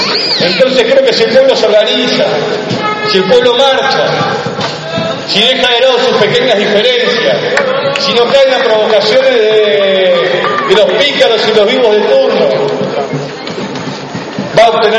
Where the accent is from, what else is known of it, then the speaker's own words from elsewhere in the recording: Argentina; 40 millones de seres humanos, que aparte somos argentinos